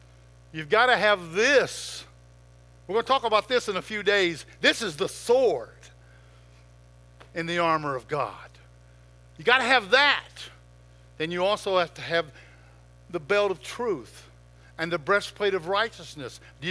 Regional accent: West Virginia, United States; I'm from West Virginia, and every once in a while I got to break it down.

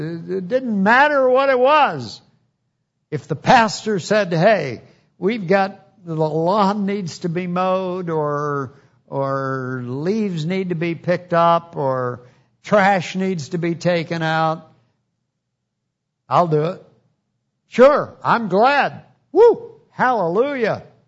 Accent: United States; Or when I was in the Philippines, and good grief, I thought, I'm an American.

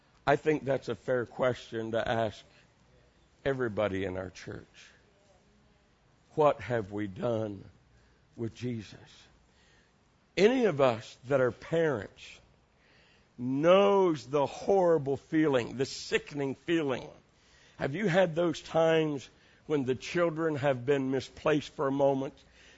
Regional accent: Ohio, United States; In my home state in Ohio, there in Cleveland

